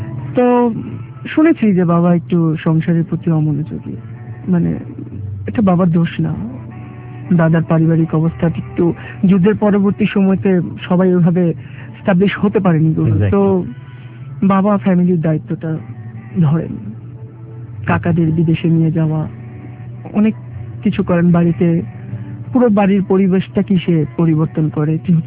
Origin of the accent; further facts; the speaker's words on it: Dhaka, Dhaka Division, Bangladesh; born there; আমার জন্ম ঢাকাতেই, মোহাম্মদপুর কাদের কথা অজিন।